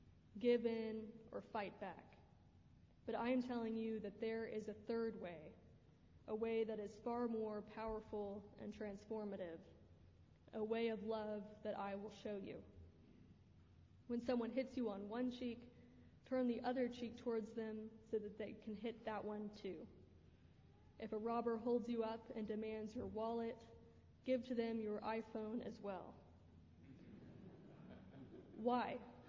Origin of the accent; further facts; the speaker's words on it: San Antonio, Texas, United States; In my hometown of San Antonio, the H-E-B Grocery Company is an important part of the community.